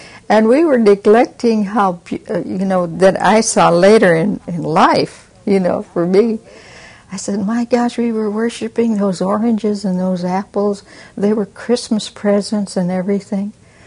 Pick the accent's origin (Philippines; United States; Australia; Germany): Philippines; moved away; With this Western kind of emphasis growing up in the Philippines and coming here, I thought everything would be just the same, you know.